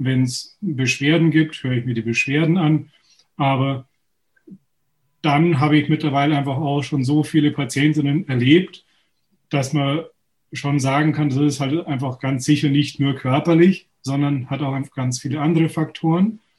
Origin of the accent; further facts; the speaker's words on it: Munich, Bavaria, Germany; komme aus München, bin geboren in München, praktiziere in der Nähe von München